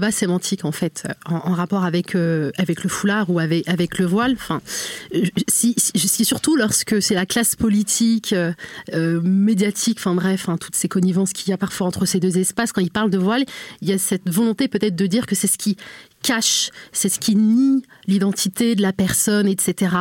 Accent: Normandy, France; je suis née, j'ai grandi en fait en Normandie

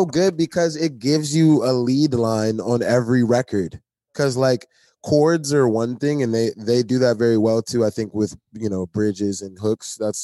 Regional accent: New Orleans, Louisiana, United States; I think I'm from New Orleans. Bounce is big.

